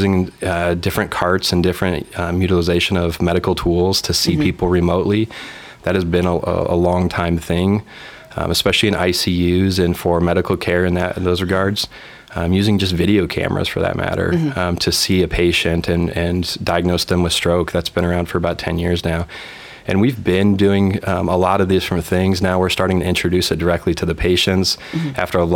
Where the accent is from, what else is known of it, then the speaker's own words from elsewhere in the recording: Indiana, United States; So, you know, like our president, I'm actually from Indiana. I'm a Hoosier, different from parts of the state, but did move around throughout my healthcare career.